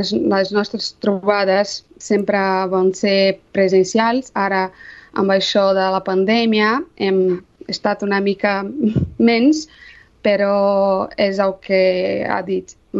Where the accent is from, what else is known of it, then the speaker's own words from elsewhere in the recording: Rio de Janeiro, Brazil; Catalan is a second language; moved away as an adult; now in Sabadell, Spain; jo soc de Rio de Janeiro, de Brasil, i això, vaig venir a Sabadell amb el meu marit fa 4 anys per fer un màster de periodisme de viatges a l'Autònoma